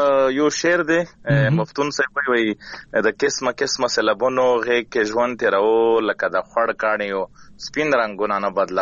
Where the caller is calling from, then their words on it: Khyber Pakhtunkhwa, Pakistan; د شمالي وزیرستان سیر کوټ سپلګه کلین